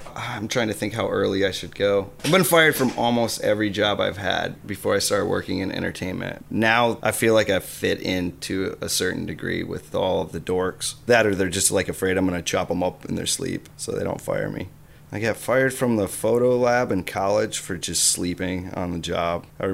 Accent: Ohio, United States; moved away as an adult; also born or lived in Illinois; I'm from the Midwest. I was born in Illinois and then family bounced around for just a little bit. And then we landed in Ohio. And then I lived in various places in Ohio till about 30.

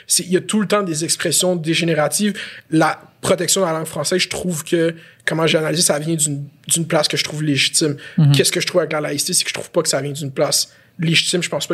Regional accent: Morocco; Je suis comme, non, mais … je viens du Maroc.

